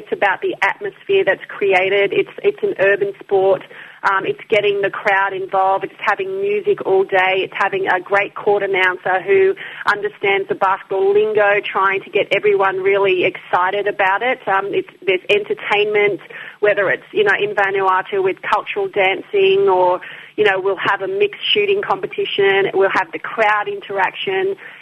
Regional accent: Papua New Guinea; born there; So I'm from Papua New Guinea by birth.

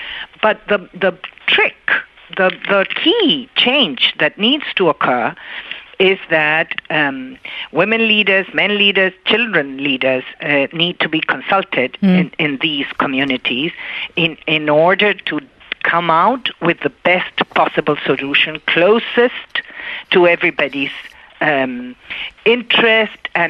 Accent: Chile; English is a second language; In Latin America, I'm from Chile, you know, Latin America

